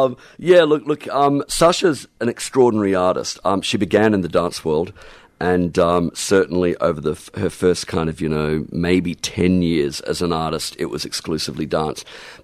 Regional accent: Brisbane, Queensland, Australia; I was actually born and bred in Brisbane, so this is my fourth cultural experience of a capital city.

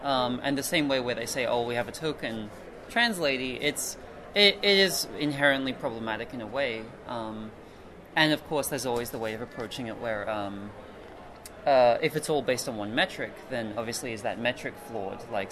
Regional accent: Perth, Western Australia, Australia; also born or lived in Malaysia / New York; now in Sydney, Australia; I'm originally from Perth, and then spent some time in Malaysia and then New York and things like that, and so I've moved around a lot, but eventually I've settled in Sydney, so that's where we're from.

